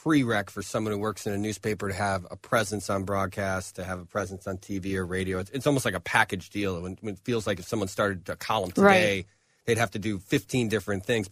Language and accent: English; Chicago, Illinois, United States; I remember being a kid growing up in Chicago radio